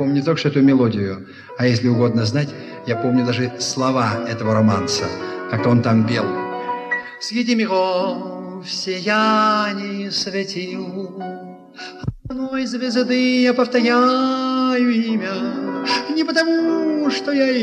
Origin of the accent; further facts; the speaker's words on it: Saint Petersburg, Russia; «Вместе» называлась от того, что там были мы, ленинградцы, и москвичи.